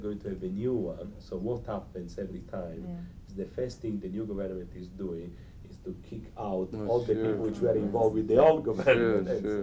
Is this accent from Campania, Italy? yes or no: no; Pistoia, Tuscany, Italy; English is a second language; I am from Pistoia, which is a great enemy of Florence.